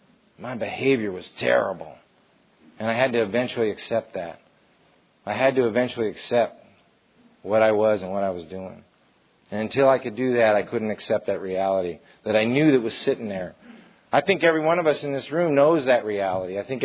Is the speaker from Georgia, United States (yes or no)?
no; San Jose, California, United States; from San Jose.